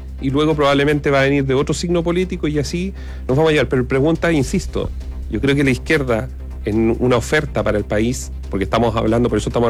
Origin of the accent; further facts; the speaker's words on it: Los Ángeles, Biobío, Chile; yo que soy de Los Ángeles, si tú sales a los sectores rurales, vas a ver caminos asfaltados